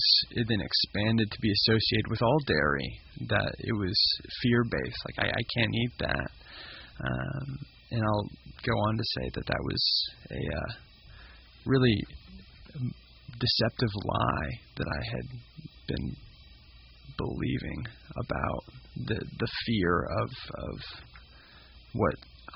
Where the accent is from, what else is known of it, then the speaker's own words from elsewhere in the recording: Lubbock, Texas, United States; I am born and raised in Lubbock, Texas. I graduated from Abilene Christian University in 2021 and have been working here in town since.